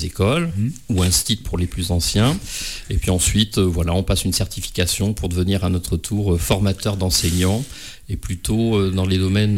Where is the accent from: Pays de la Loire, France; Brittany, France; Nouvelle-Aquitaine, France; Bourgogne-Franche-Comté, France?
Nouvelle-Aquitaine, France; Barbezieux; Alors, je suis un pur produit charentais.